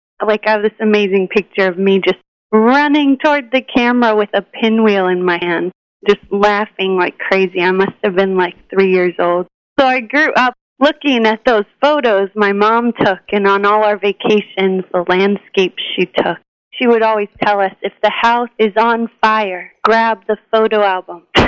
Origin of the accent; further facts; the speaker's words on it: Pittsburgh, Pennsylvania, United States; moved away as an adult; also born or lived in Colorado / Santa Barbara / New York City; now in San Francisco, United States; No, I'm from Pittsburgh, Pennsylvania. Go Steelers. I moved to Colorado right after high school, and then Santa Barbara, and then New York City, and now San Francisco.